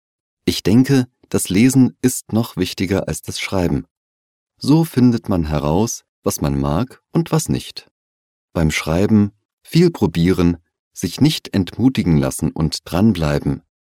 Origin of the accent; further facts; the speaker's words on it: Liechtenstein; moved away; also born or lived in Vienna, Austria / Berlin, Germany; Ich komme aus Liechtenstein und bin dort aufgewachsen. Als ich nach Wien und später nach Berlin gezogen bin, haben mich dort die Leute immer auf meinen Dialekt angesprochen.